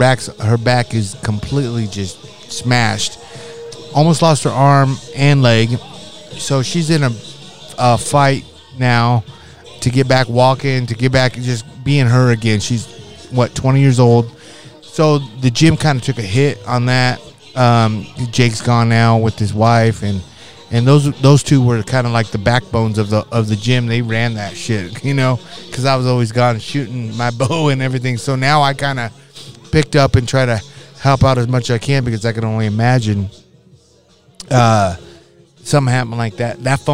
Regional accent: Nebraska, United States; I'm so pumped, dude. In my hometown by Stapleton.

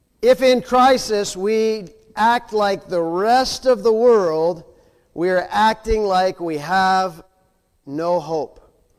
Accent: United States; Now listen, I'm a patriot. I'm an American. I'm a veteran.

